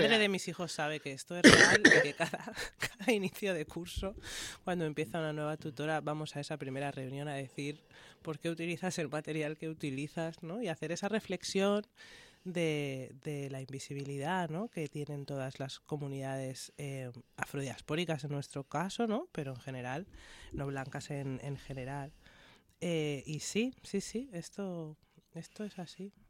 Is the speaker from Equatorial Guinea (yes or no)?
yes; Equatorial Guinea; nosotras, que somos de Guinea Ecuatorial